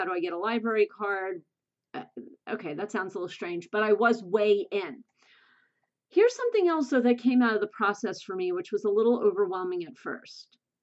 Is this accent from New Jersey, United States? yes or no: yes; New Jersey, United States; I'm from Jersey, and I am just, again, coming out of the box with gloves off.